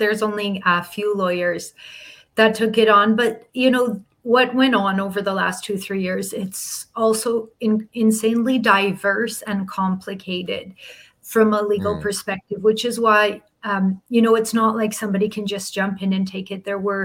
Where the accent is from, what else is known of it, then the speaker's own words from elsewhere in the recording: Edmonton, Alberta, Canada; also born or lived in Ottawa; So I'm from Edmonton, Alberta, born and raised here in Edmonton, but have been in and out of Edmonton quite a bit. I actually went to law school in Ottawa.